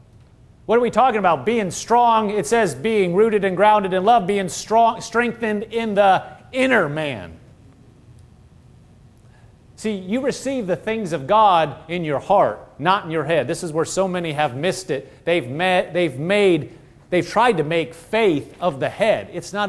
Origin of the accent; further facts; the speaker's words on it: Nebraska, United States; I'm from Nebraska, but not everybody from Nebraska is a farmer. Just so you know. I came from the city.